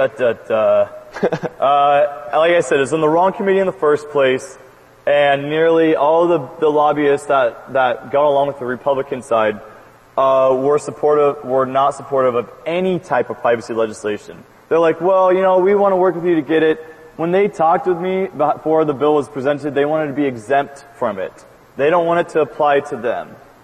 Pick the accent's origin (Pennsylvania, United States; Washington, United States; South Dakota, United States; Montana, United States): Montana, United States; Roundup; I'm from Roundup, Montana, and I still wouldn't trust my views on farming